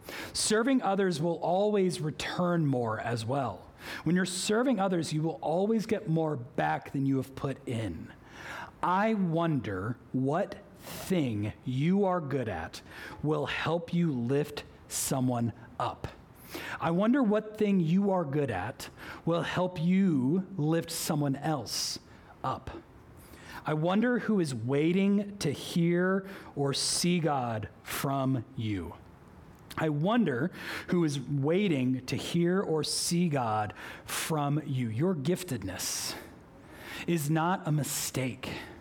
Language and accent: English; Boston, Massachusetts, United States; And the Baptist church that I grew up in Boston trusted him with a big bag of coins.